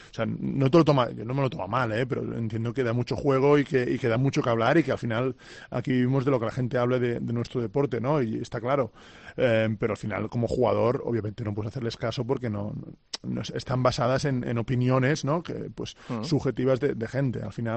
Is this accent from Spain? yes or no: yes; Sant Boi de Llobregat, Catalonia, Spain; en Barcelona porque los dos somos de allí, nuestras familias están allí y al final somos de Sant Boi y nos quedamos por el Baix Llobregat seguramente.